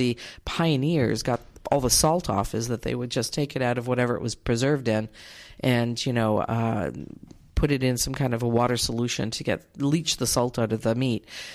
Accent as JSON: {"language": "English", "country": "Canada", "said": "Well, I'm from Canada, so it's butter."}